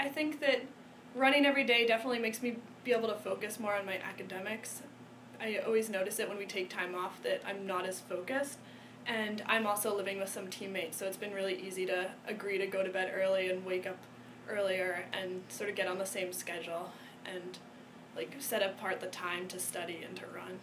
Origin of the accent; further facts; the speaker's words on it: West Coast, United States; Well, my grandparents live nearby, and I'm from the West Coast, so I came out to visit them for Christmas one year